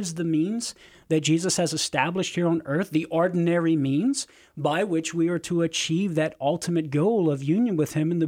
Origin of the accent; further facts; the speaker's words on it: Louisiana, United States; Do I sound like I come from Louisiana, Cher?